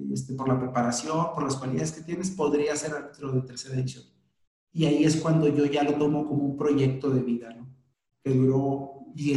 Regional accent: Sonora, Mexico; now in Monterrey, Mexico; porque yo soy del estado de Sonora, yo me vine a radicar acá a Monterrey

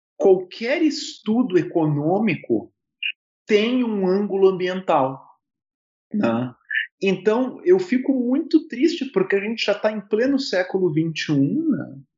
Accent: Porto Alegre, Rio Grande do Sul, Brazil; Eu sou natural de Porto Alegre, nascido e criado em Porto Alegre, né?

